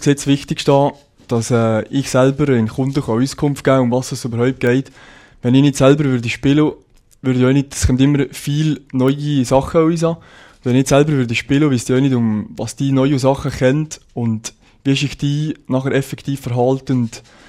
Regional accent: Switzerland; Und wir als Schweizer kennen

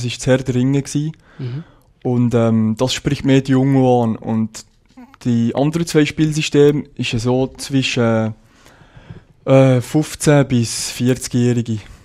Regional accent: Switzerland; Und wir als Schweizer kennen

